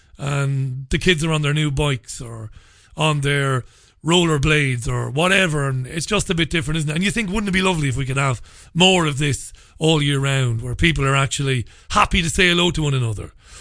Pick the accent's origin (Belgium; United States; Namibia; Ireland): Ireland; Waterford, Munster; I grew up in Bally, I was born in Waterford City. My formative years were spent in a housing estate there called Ballybeg, Priory Lawn in Ballybeg, where everybody knew everybody else by name.